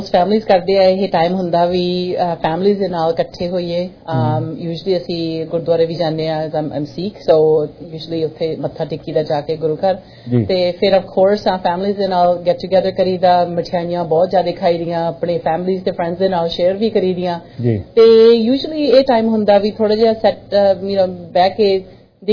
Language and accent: Punjabi; Canada; ਅਸੀਂ ਮੈਂ ਕੈਨੇਡਾ ਦੇ ਵਿੱਚ ਗਰੋ ਅਪ ਹੋਈ ਹਾਂ